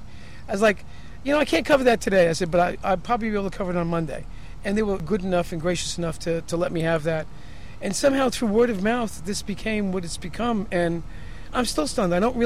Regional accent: Saratoga, New York, United States; I grew up a lot in Saratoga as a kid.

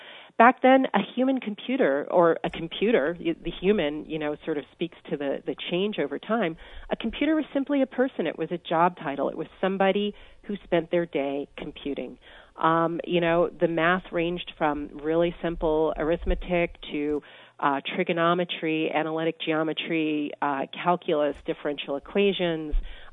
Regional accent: Hampton, Virginia, United States; So I grew up in Hampton, Virginia. It's about 3 hours driving from Washington, D.C. on the Virginia coast.

